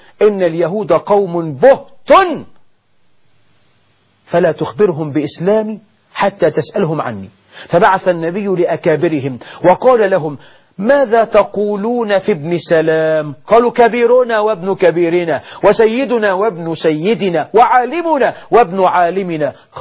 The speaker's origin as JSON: {"language": "Arabic", "country": "Egypt"}